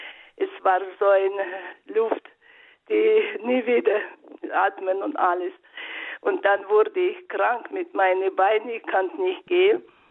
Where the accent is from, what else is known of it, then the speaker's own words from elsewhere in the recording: Ural, Russia; now in Regensburg, Germany; Ja, ich bin aufgewachsen in Taiga. Das ist Nordural.